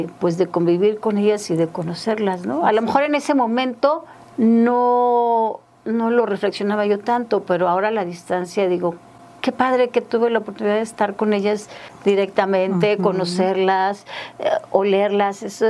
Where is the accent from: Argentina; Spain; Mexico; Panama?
Mexico; Cuernavaca, Morelos; Pues yo soy de aquí, de Cuernavaca, entonces recuerdo a varios de mis primos